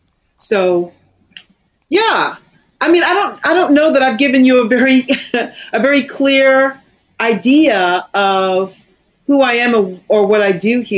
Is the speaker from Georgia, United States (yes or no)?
yes; Atlanta, Georgia, United States; also born or lived in Charleston; You know, I grew up in Atlanta, you know, in Charleston, just black, black, blackety black.